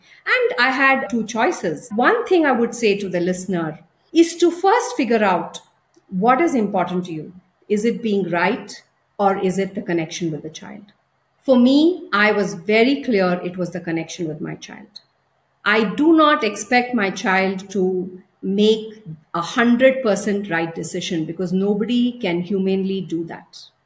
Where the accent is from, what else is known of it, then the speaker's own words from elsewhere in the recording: India; But then I'm an Indian mom.